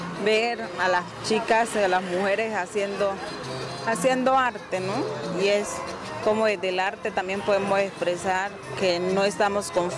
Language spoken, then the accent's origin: Spanish; Guachené, Cauca, Colombia; vengo del municipio de Guachené